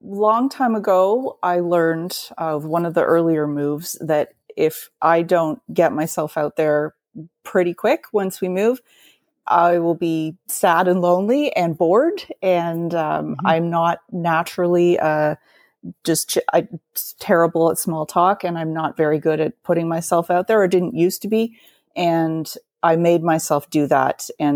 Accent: Ontario, Canada; now in Winnipeg, Canada; I grew up in Ontario in Muskoka, and my parents and family still live there. But my husband and two kids and two dogs currently live in Winnipeg.

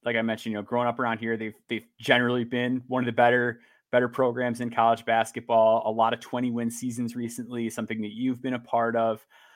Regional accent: Netherlands; So growing up in the Netherlands, so I actually grew up in an area which has like a pretty big Dutch population

